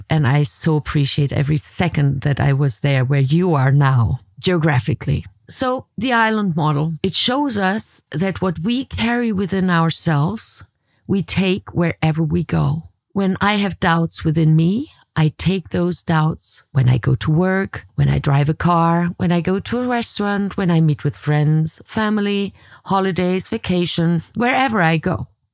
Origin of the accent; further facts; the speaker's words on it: Germany; Let's not forget, I was born and raised in Germany and I traveled there from Europe.